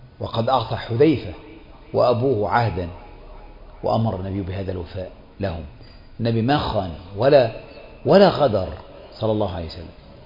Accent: Egypt

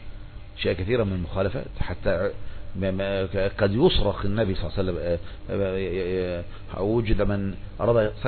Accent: Egypt; يا الله احنا عندنا في مصر ده يا اخواني كان عملنا ايه ده؟

